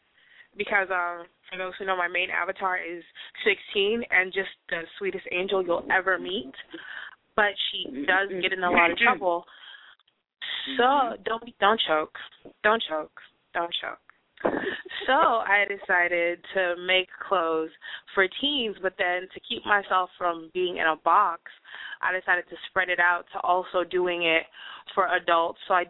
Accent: Sierra Leone; I'm from Sierra Leone, but my dad's side of the family is from Magbema Chiefdom, which is in Sierra Leone.

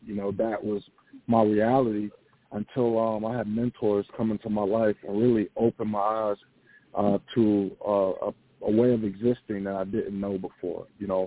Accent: West Palm Beach, Florida, United States; Well, I was born and raised in the Dunbar Village Housing Projects, right off of Tamarind in West Palm Beach.

